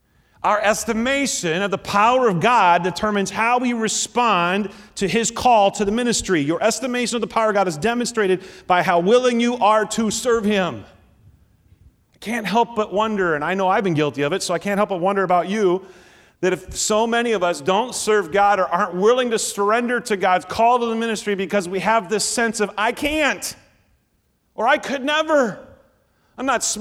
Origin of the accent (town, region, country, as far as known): Nebraska, United States; born or raised there